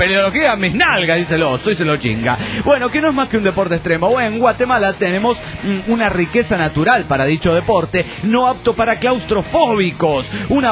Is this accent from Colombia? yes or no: yes; Colombia; los estudiantes me han pedido que yo, como colombiana, les lleve, ¿qué? Música